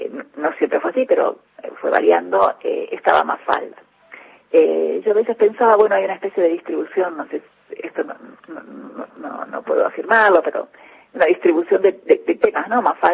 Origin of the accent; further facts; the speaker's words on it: Uruguay; now in Argentina; soy uruguaya, efectivamente, me formé en la Universidad de la República, y bueno, allí soy historiadora por la Universidad Pública de Uruguay